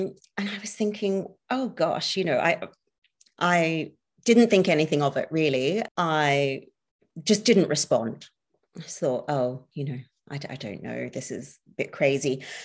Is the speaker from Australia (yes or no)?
yes; Australia; born or raised there; also born or lived in Singapore / New Zealand